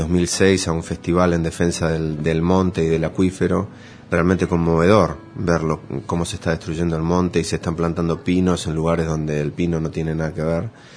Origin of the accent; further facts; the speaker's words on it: Buenos Aires, Argentina; Yo, digamos, como porteño veo que por ahí hay mucha gente que de buena onda por ahí acepta mi música